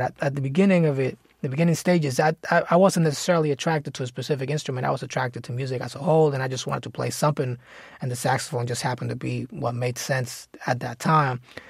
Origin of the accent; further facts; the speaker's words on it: Puerto Rico; So I grew up in Puerto Rico, and I grew up around a lot of music